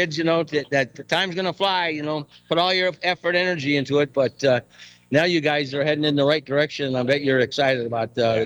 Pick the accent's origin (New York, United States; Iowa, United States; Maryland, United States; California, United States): Iowa, United States; I'm from Iowa, so I don't say anything about the Florida team.